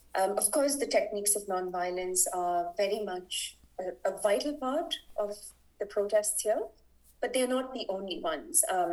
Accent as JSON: {"language": "English", "region": "South India", "country": "India", "said": "I come from the South, where the imposition of Hindi is vehemently opposed."}